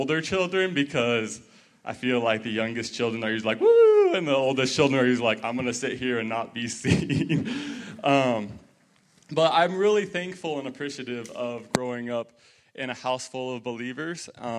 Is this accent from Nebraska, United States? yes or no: yes; Crawford, Nebraska, United States; I grew up over in Crawford, Nebraska, just down the road there. I grew up in a house that was full of believers. I'm the youngest of four boys.